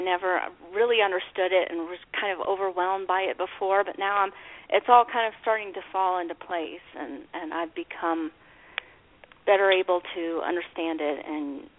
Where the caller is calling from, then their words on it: Fort Collins, Colorado, United States; I'm calling from Colorado.